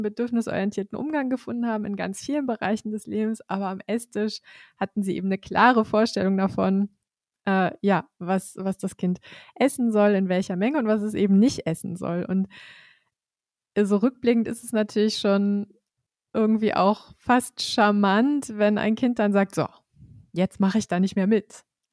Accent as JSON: {"language": "German", "country": "Germany", "tie": "born or raised there"}